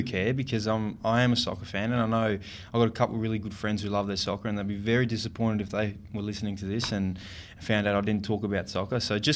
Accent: Australia; being Australian, I'm very patriotic. I love my Australians and Australian cricket. I grew up playing cricket

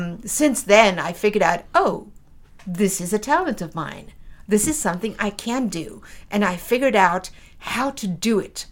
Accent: South Africa; accent: South African; every so often my South African accent comes out, hey, and also I can bring it out whenever I want to.

